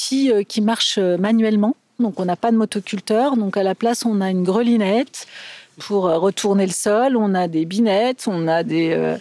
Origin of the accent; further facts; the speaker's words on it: Montreuil, Île-de-France, France; born there; je suis venue imaginer ce projet ici à Montreuil, parce que je suis née à Montreuil.